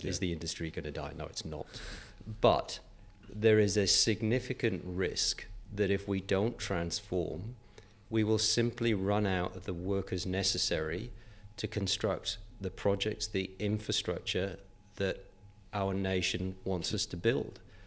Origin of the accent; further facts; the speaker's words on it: North East England, United Kingdom; now in Australia; Yeah, originally from the northeast of England, yeah.